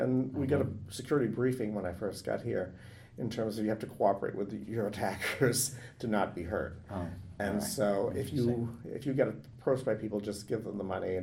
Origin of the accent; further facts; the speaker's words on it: Lewiston, Maine, United States; moved away as an adult; In Lewiston, Maine.